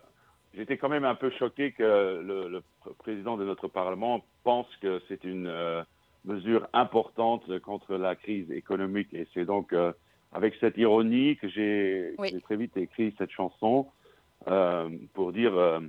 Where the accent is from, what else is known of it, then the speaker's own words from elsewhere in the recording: Luxembourg; first language Luxembourgish; French is a second language; Il faut savoir qu'au Luxembourg, la plupart des musiciens n'écrivent pas en luxembourgeois, qui est notre langue natale.